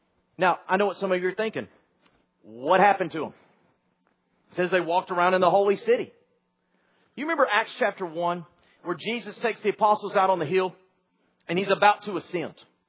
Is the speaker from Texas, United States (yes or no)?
yes; Texas, United States; Now, I did not grow up on a farm, but I grew up in Texas, and well, that's not close enough, but it'll work for this illustration.